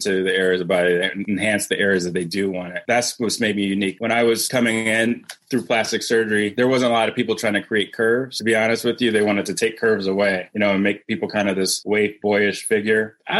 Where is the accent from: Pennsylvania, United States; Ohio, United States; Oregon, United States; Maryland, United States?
Ohio, United States; Cleveland; I'm from Cleveland. You know, I came to Morehouse down here for college. I fell in love with Atlanta. But then I went back up to Ohio to do my medical school and my training because that's where I'm from.